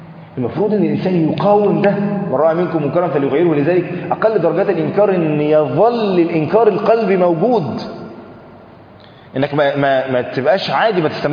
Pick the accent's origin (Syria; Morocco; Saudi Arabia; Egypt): Egypt; عندنا في مصر